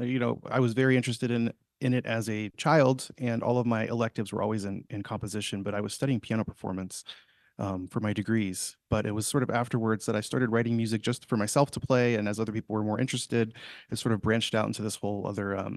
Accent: Page, Arizona, United States; now in Phoenix, United States; I am from the Navajo Nation. I'm based in Phoenix, but I'm originally from Northern Arizona, Page. So right on the Utah border, that's sort of my connection, and the Lake Powell area.

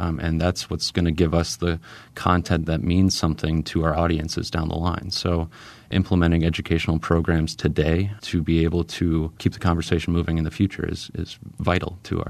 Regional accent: Beloit, Wisconsin, United States; I'm a native of Beloit, and I grew up in Beloit, so I've seen it through thick and thin.

